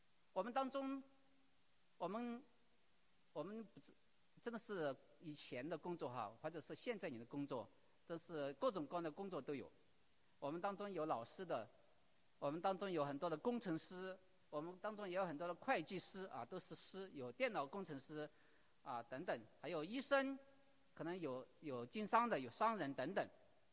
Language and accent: Chinese; China; 我是在出生在四川与重庆交界的一个非常偏远的山区农村长大